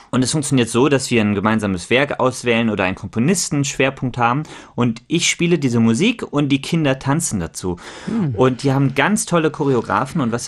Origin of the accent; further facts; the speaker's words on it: Bonn, North Rhine-Westphalia, Germany; Ich habe eine Reihe ins Leben gerufen in Bonn, in meiner Heimatstadt.